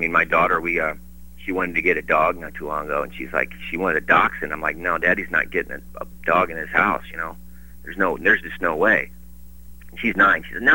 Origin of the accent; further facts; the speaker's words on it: New Jersey, United States; Down south, I'm from Jersey, whatever.